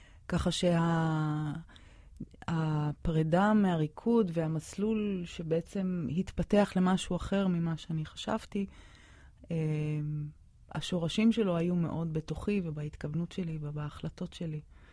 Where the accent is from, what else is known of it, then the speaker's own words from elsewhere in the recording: Haifa, Haifa District, Israel; also born or lived in San Jose, United States; סן הוזה, קליפורניה. עליתי קצת אחרי מלחמת ששת הימים, הייתי אז בת 8.5. המשפחה עלתה מציונות, ישבנו בחיפה. גדלתי בחיפה, סיימתי את הריאלי